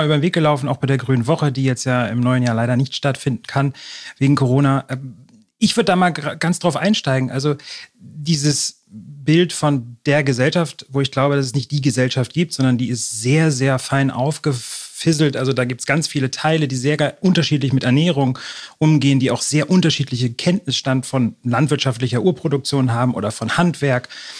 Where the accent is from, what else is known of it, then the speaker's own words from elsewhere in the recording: Lower Saxony, Germany; now in Berlin, Germany; Schön, moin, dass ich hier sein kann, als alter Niedersachse.